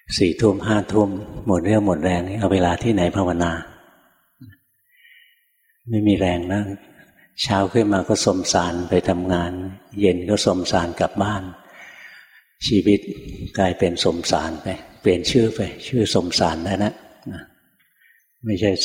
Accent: Bangkok, Thailand; เมื่อก่อนหลวงพ่ออยู่กรุงเทพนะเกิดกรุงเทพเรียนหนังสือในกรุงเทพโตที่กรุงเทพทำงานในกรุงเทพจนกระทั่งปี 44ถึงได้ออกไปบวช

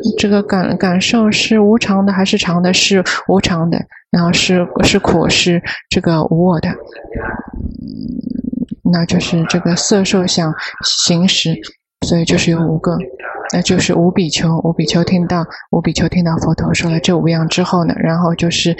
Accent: Thailand; Chinese is a second language; 我们泰国人觉得这个皮肤很白，然后我们觉得很漂亮

